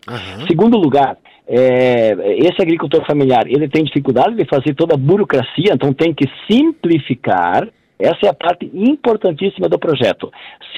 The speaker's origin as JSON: {"language": "Portuguese", "region": "Rio Grande do Sul", "country": "Brazil", "said": "eu sou do Rio Grande do Sul, eu estou na fronteira agora."}